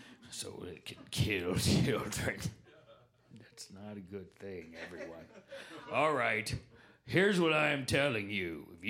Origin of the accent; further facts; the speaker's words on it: Florida, United States; also born or lived in Texas / Chicago; now in Feenburg, United States; I'm a transplant from South Florida by way of Texas to Chicago into Feenburg.